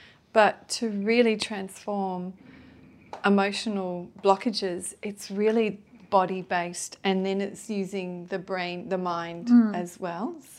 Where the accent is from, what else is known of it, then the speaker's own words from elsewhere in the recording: Wagga Wagga, New South Wales, Australia; born there; Yeah, I was born in Wagga Wagga country.